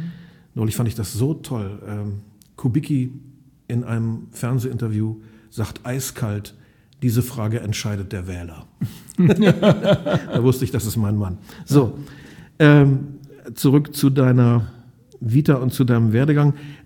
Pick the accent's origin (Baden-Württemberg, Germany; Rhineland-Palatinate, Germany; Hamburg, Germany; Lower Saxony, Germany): Lower Saxony, Germany; Ich bin zum Teil in der Grafschaft Bentheim aufgewachsen.